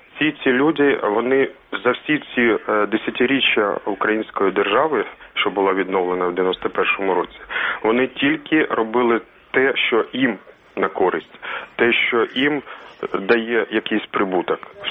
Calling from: Odesa, Odesa Oblast, Ukraine; я з Одеси.

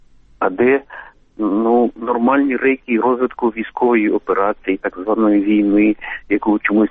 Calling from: Ternopil, Ternopil Oblast, Ukraine; Тернопіль.

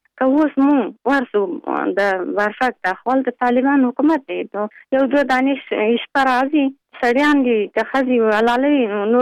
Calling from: Pul-e Khumri, Baghlan, Afghanistan; د پلخمري.

